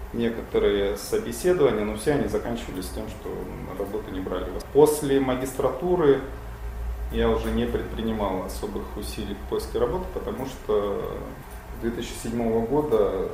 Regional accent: Russia; now in Czech Republic; что чехи привыкли к иностранцам, и, соответственно, никакого такого предвзятого отношения к тому, что мы были из России, не было.

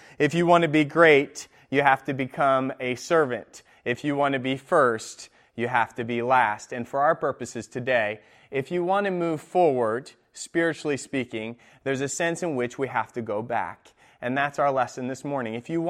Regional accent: Sweden; first language Swedish; English is a second language; Some of you know that I grew up in Sweden. Swedish is my first language.

